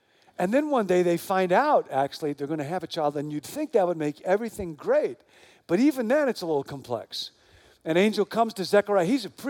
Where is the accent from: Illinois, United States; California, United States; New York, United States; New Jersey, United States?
Illinois, United States; Rockford; I grew up in Rockford, Illinois, and in the Midwest, in Illinois